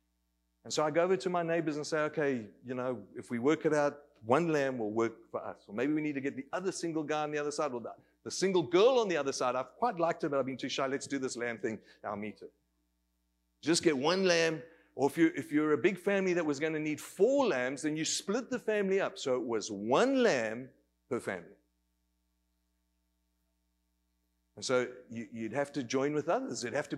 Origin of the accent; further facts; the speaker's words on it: Australia; I'm an Aussie